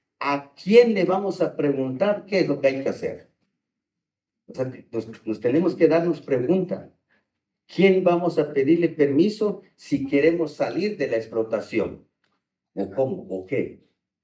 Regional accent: Mexico; Pero somos lo mismo, somos pueblo de México.

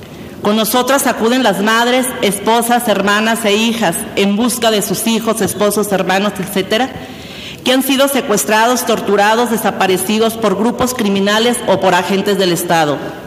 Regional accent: Chihuahua, Mexico; Vengo de Chihuahua.

